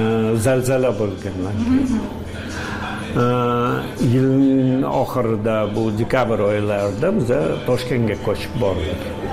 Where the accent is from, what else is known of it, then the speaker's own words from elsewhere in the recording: Samarkand, Samarqand Region, Uzbekistan; born there; also born or lived in Tashkent; Tug'ilganman Samarqandda.